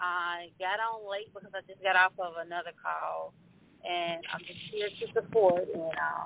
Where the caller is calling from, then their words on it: Grenada, Mississippi, United States; Yeah. I'm calling in from Mississippi.